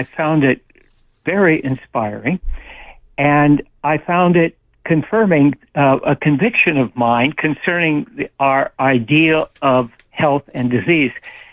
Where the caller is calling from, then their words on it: Santa Cruz, California, United States; I'm calling from Santa Cruz.